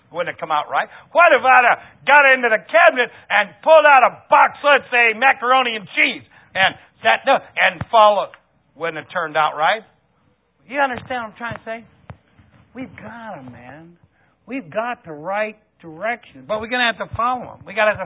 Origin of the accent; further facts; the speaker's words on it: Ireland; I'm Irish, you know.